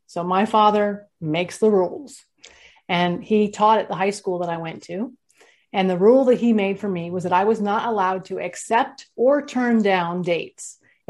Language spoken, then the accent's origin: English; California, United States; We went back. I grew up in California. We went back to California and he lived in North Carolina.